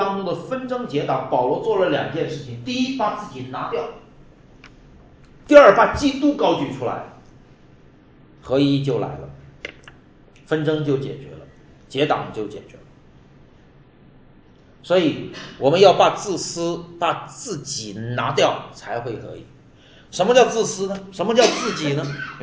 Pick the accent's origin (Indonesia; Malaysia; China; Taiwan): China; 其实我们中国人呢比较喜欢虚名